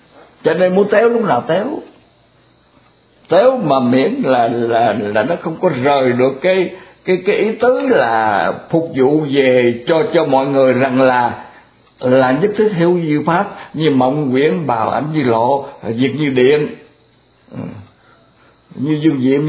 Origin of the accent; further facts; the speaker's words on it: Mekong Delta, Vietnam; Còn để muốn nói lên mình là dân miền Tây Nam Bộ là tôi dùng chữ mần.